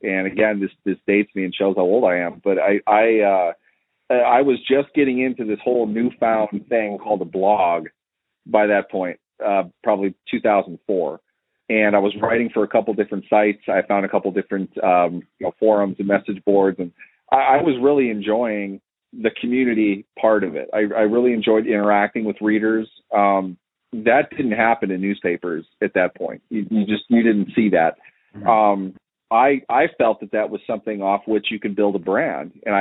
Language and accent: English; Minneapolis, Minnesota, United States; also born or lived in Pittsburgh; So for the most part, I grew up in Minneapolis, right outside Minneapolis.